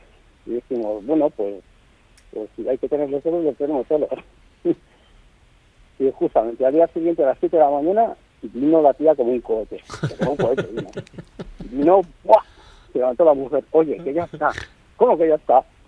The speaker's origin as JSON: {"language": "Spanish", "town": "Lumbier", "region": "Navarre", "country": "Spain", "lives_now": "Burgos, Spain", "said": "Estoy ahora mismo en Burgos, pero soy de Navarra."}